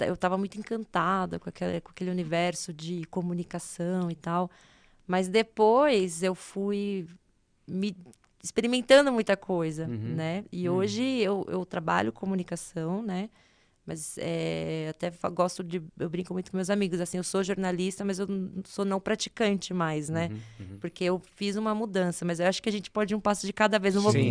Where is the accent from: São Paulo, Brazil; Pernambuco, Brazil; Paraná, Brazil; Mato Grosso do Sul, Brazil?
São Paulo, Brazil; Fiz lá na Metodista em São Bernardo, sou do ABC